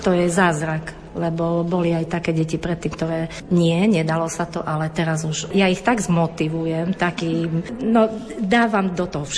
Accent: Boťany, Košice Region, Slovakia; pochádzam z jednej dedinky Boťany, a tam je zase veľa Rómov

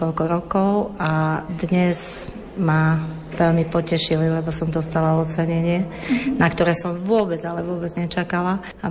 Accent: Boťany, Košice Region, Slovakia; pochádzam z jednej dedinky Boťany, a tam je zase veľa Rómov

